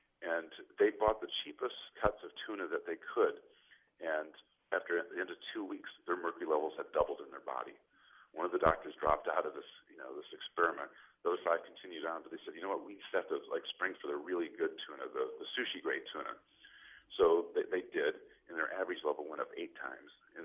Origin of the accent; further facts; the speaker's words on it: Dubuque, Iowa, United States; You know, I'm from Dubuque, Iowa.